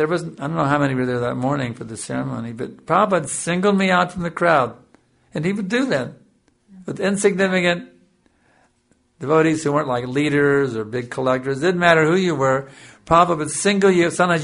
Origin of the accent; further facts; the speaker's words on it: Texas, United States; I was a nobody from Texas.